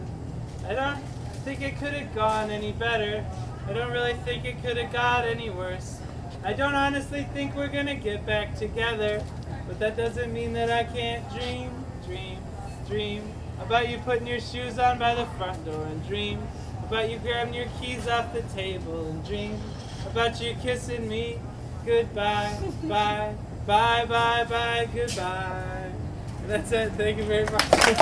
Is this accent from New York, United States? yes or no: no; Michigan, United States; now in California, United States; I'm from Michigan. We really love California.